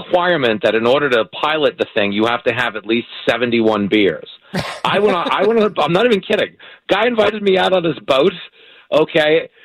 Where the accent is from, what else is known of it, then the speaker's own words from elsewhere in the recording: New York, United States; I grew up on Long Island.